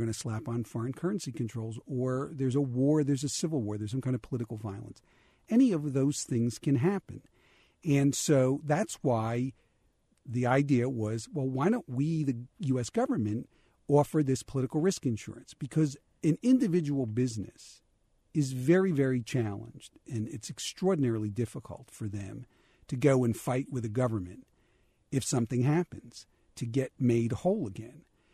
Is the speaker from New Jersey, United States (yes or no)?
yes; New Jersey, United States; or I'll even get more exotic and take you to New Jersey, my home state.